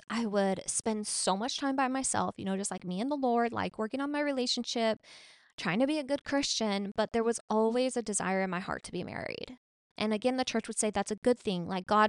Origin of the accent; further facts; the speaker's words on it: Arizona, United States; And so I'm from Arizona. I'm not from Scottsdale